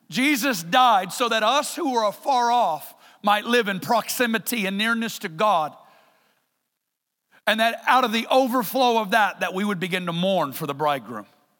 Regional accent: Kansas City, Missouri, United States; I'm from Kansas City.

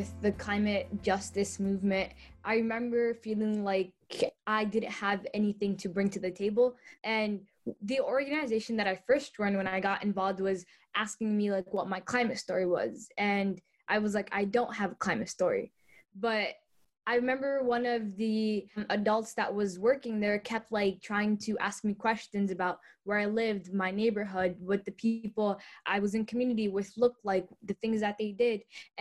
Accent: Minneapolis, Minnesota, United States; I grew up in North Minneapolis, and there was our community was majority Somali and Hispanic, and so I grew up with a lot of people that looked like me.

